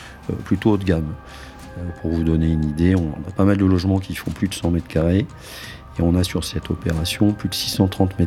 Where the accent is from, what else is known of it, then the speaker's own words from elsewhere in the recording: Saint-Brieuc, Brittany, France; C'était mon premier programme dans ma ville natale de Saint-Brieuc.